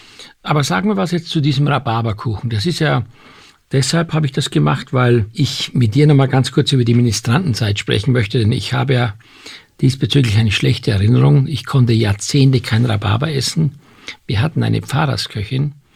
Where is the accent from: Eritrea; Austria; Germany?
Austria; Ich bin Österreicher